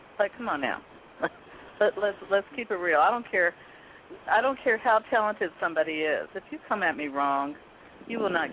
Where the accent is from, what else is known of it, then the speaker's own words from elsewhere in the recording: Seattle, Washington, United States; Keith Harrell, who is somebody I grew up with here in Seattle playing basketball at Garfield High School